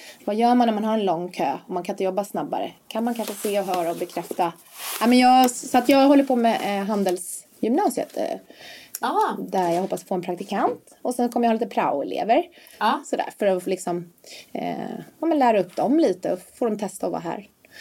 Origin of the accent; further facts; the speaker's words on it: Stockholm, Stockholm County, Sweden; Jag är uppvuxen i Östberga precis här bredvid.